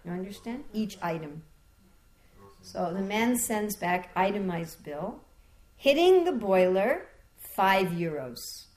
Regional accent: New York, United States; also born or lived in New Jersey; I'm from New York. We talk very fast.

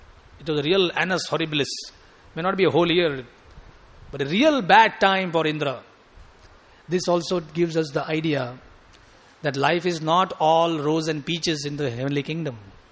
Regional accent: India; I am from India, a beggar country, according to you. Not according to me. According to you, I am from a poor country

